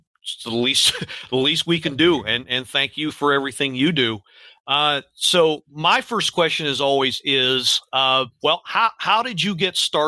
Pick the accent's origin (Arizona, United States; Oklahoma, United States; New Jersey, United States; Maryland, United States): Maryland, United States; Baltimore; I went to a handful of Skipjacks games myself growing up in the Baltimore area.